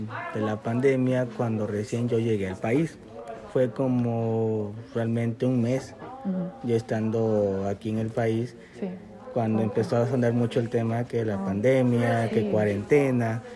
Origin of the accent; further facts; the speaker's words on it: Mexico; moved away; Pero en mi país, sí, porque el mexicano, como ustedes saben, es muy alegre, es muy fiestero.